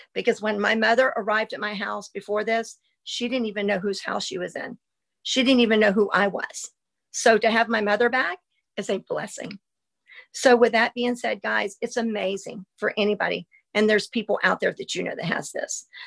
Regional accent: Orange City, Florida, United States; I'm from Orange City, Florida.

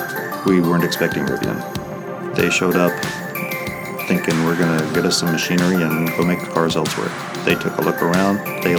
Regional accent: Arcola, Illinois, United States; Arcola is about 35 miles south of Champaign in Douglas County. It's a small town

